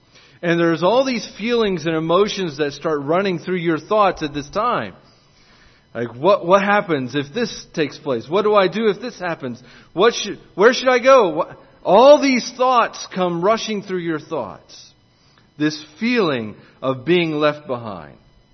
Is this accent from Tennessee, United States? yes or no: no; Jacksonville, Florida, United States; And I grew up in Jacksonville, Florida down there.